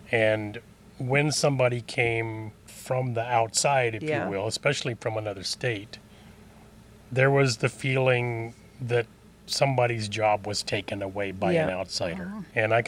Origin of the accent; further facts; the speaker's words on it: Texas, United States; accent: Texan; So I learned then that I needed to learn how to talk Minnesotan. I didn't need to talk like I was from Texas anymore.